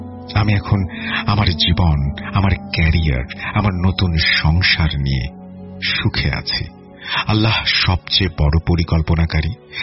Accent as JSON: {"language": "Bangla", "town": "Narayanganj", "region": "Dhaka Division", "country": "Bangladesh", "tie": "born or raised there", "said": "আমার আদি বাড়ি জামালপুর জেলায় হলেও ছোটবেলা থেকেই বাবার ব্যবসার সুবাদে সপরিবারে বড় হয়েছিলাম নারায়ণগঞ্জে। তবে গ্রামের প্রতি আমার সবসময় নাড়ির টান ছিল।"}